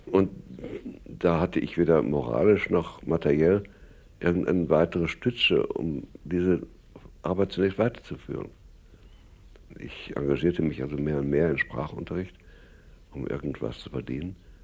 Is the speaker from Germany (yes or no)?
no; England, United Kingdom; Als Ausländer hätte ich das nicht gekonnt. Ich bin Engländer, ja.